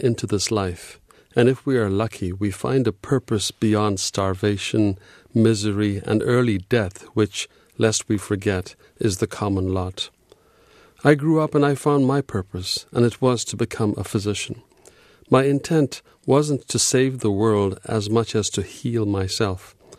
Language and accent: English; Ethiopia; I was born in Ethiopia of expatriate parents and had all my education there. So I knew the land well